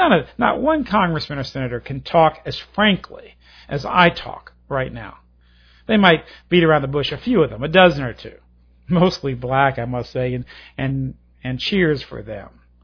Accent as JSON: {"language": "English", "country": "United States", "said": "Ladies and gentlemen, I'm an American, and I believe in putting the interest of America first."}